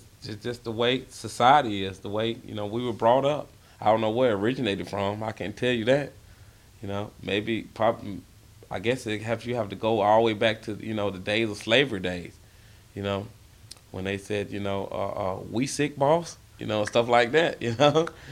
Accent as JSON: {"language": "English", "region": "Georgia", "country": "United States", "accent": "Southern", "said": "You know, you from Georgia. I said, yep. I said, I'm from Georgia. She didn't say Alabama or you know, Florida, you know, even though they speak, you know, with a Southern accent too."}